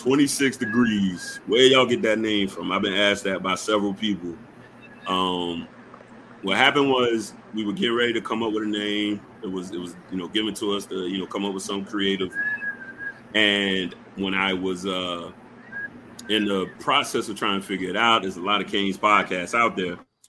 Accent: Savannah, Georgia, United States; also born or lived in Pensacola, United States; because I'm from Savannah, Georgia, born and bred, lived here most of my life. I moved down to Florida, down in the Panhandle for a little while, out in Pensacola area.

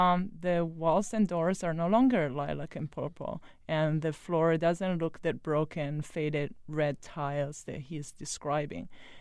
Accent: Italy; my home country, Italy.

